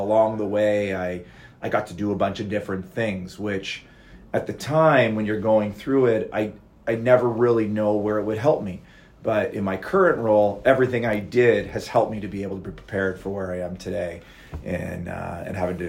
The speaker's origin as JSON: {"language": "English", "town": "Sarnia", "region": "Ontario", "country": "Canada", "tie": "born or raised there", "said": "Yeah, I grew up in the Sarnia area"}